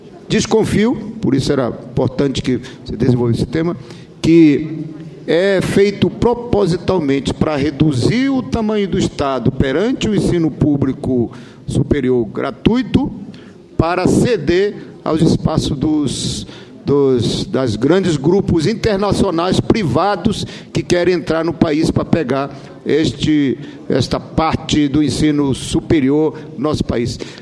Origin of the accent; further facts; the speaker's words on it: Pará, Brazil; só lá no meu estado, há 100 anos, só tinha uma universidade, a UFPA.